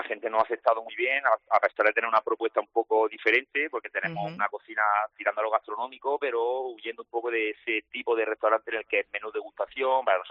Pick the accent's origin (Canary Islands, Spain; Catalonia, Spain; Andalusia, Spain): Andalusia, Spain; Jaén; Yo que soy de Jaén y no tenía muy, muy bien ubicada esa palabra